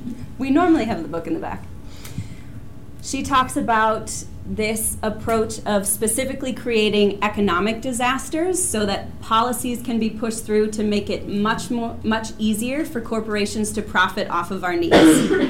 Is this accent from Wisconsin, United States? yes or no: yes; Wisconsin, United States; I'm from Menominee Land, southeastern Wisconsin. I'm also from the most conservative county in Wisconsin.